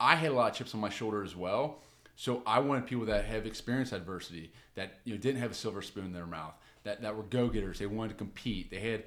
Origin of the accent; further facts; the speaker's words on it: Cincinnati, Ohio, United States; So a lot of the people, you know, I grew up with personally, I'm from the Cincinnati area